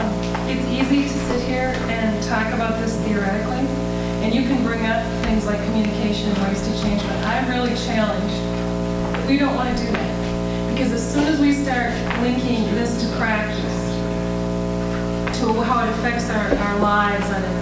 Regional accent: California, United States; I'm from California and grew up without any real awareness of whether or not what my ethnic background was, except I knew there were people of other colors in the place where I lived.

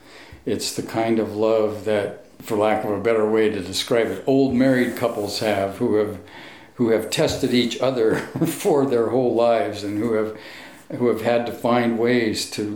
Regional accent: Valparaiso, Indiana, United States; from Valparaiso, Indiana

